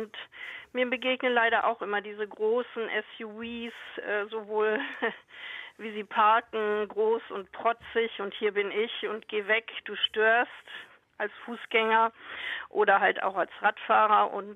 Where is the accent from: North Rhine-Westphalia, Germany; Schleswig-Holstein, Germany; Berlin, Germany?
North Rhine-Westphalia, Germany; now in Hamburg, Germany; ich bin am Niederrhein groß geworden, nahe an der niederländischen Grenze und dort ist einfach Fahrradfahren Usus.